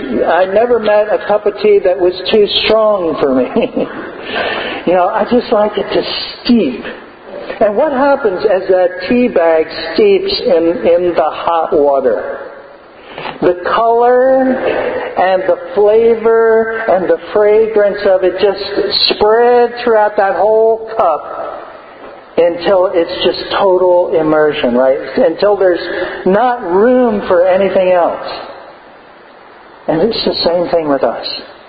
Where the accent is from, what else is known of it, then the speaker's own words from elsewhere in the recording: California, United States; when people find out from me that I grew up in California, many people say to me, I could never live in California.